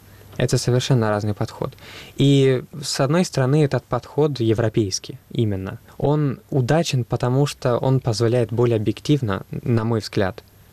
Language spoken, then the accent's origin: Russian; Florence, Tuscany, Italy; Russian is a second language; Как вы знаете, я из Флоренции, да, и у нас во Флоренции всегда было огромное русское меньшинство.